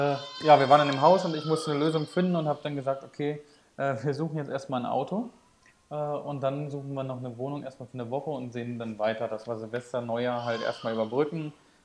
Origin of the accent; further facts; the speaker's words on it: Germany; Da meine ich, nee, ich komme aus Deutschland und ist nur von der Europatour noch die Nummer.